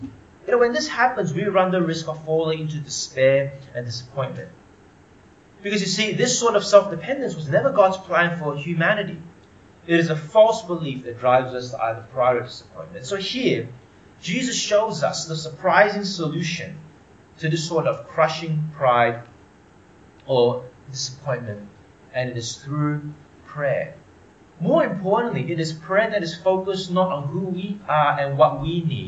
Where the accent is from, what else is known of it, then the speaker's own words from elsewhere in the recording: Malaysia; And I'm Malaysian Chinese, and that's two cultures that love their bargains.